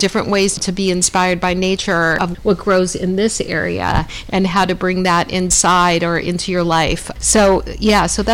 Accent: Los Angeles, California, United States; things that I never really learned to do growing up in Los Angeles.

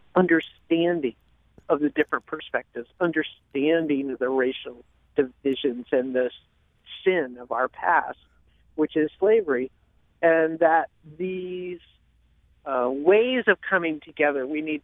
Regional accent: California, United States; Like, I'm originally from California

